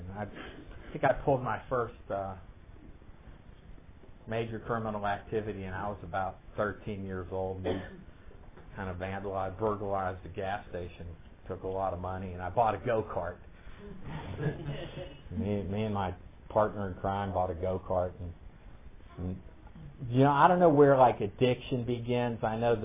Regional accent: Pittsburgh, Pennsylvania, United States; also born or lived in Oklahoma / Baltimore / Chicago; You know, we moved from Oklahoma to Baltimore to Chicago, but I grew up in Pittsburgh. We moved here in about 1970, and I was in about eighth grade.

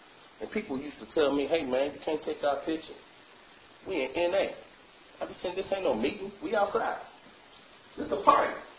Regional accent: Chicago, Illinois, United States; when I came in Narcotics Anonymous, I told you I'm from Chicago. I've been a hustler all my life.

